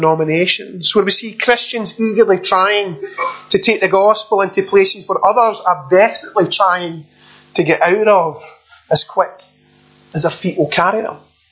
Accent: Clydebank, Scotland, United Kingdom; It's a wee bit like me being called a Glaswegian, even though I come from a wee town called Clydebank, just a few miles away from the city centre.

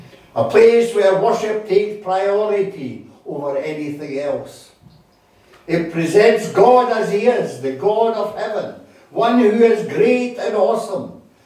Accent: Scotland, United Kingdom; And of course, being a Scot, one of my favourite characters in church history, especially Scottish church history, is John Knox.

